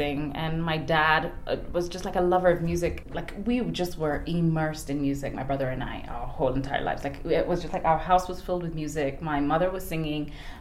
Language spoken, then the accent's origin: English; Kenya; Born and raised in Kenya. I've actually spent my whole entire life here.